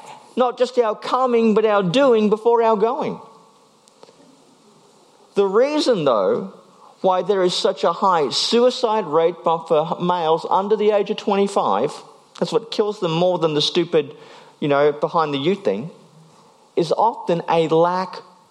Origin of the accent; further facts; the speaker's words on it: Queensland, Australia; By the way, I have no idea who he is. I'm from Queensland.